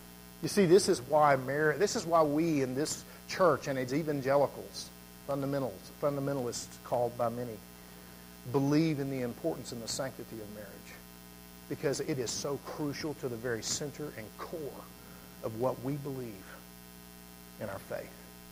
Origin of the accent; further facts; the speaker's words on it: Southern United States, United States; I'm from the South. That's what we do, okay?